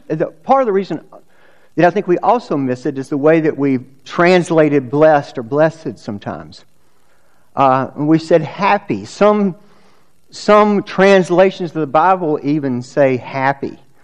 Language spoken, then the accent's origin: English; Georgia, United States; So I grew up on Lake Lanier. We were lake people from the very beginning.